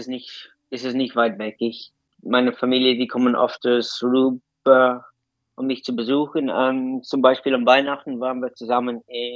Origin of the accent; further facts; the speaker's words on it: Leinster, Ireland; German is a second language; Aber ich war aufgewachsen auf der Curragh.